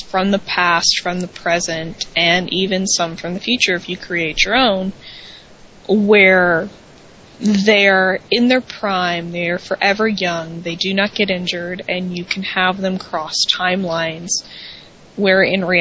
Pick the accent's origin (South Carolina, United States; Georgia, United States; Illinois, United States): Georgia, United States; Atlanta; Even though I'm from Atlanta, I'm not a huge WCW person.